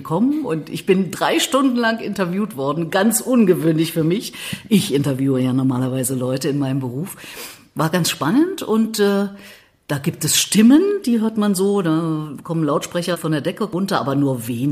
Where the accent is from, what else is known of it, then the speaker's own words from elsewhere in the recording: East Germany, Germany; Für mich ist eher die Assoziation, die jetzt mit Verlaub Sie als Westfrau haben, dass bei uns im Osten alles grau war.